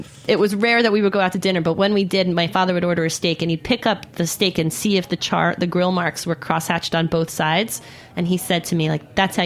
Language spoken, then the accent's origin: English; New York, United States; Like, I grew up in New York. I'm a big New York geek, and I love New York history.